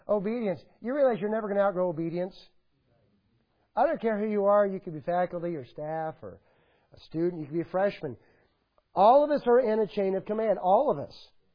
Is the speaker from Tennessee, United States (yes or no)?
yes; Nashville, Tennessee, United States; Look, I'm from Nashville.